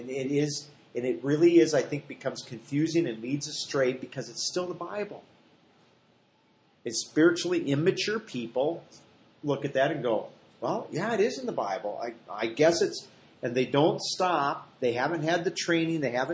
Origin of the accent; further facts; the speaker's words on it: Iowa, United States; back where my wife and I grew up in Iowa.